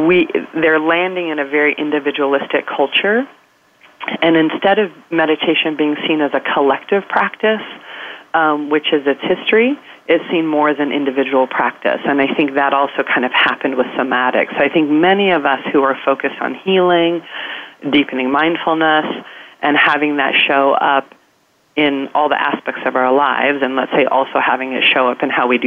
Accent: Colorado, United States; I'm from Colorado, and most of rural Colorado voted for Trump, and my father voted for Trump.

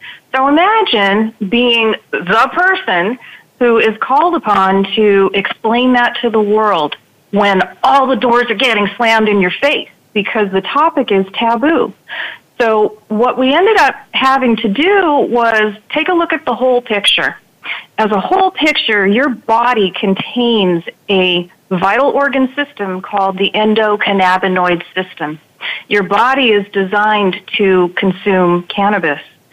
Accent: San Diego, California, United States; born there; Well, I was born in San Diego to a military family.

